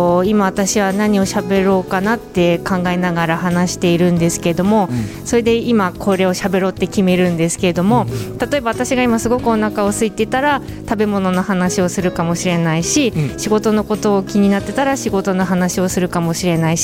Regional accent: Tokyo, Japan; 東京の田舎の方です

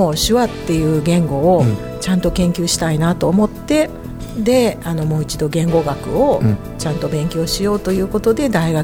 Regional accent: Nagoya, Aichi, Japan; also born or lived in Shizuoka / Gifu / Nagano; now in Toyohashi, Japan; 生まれは静岡なんですけど、うん、あと、まあ、岐阜とか長野にも小さい時住んだことありますけど、うんまあ、でも名古屋の生活が一番長いので、うん、自称名古屋人です

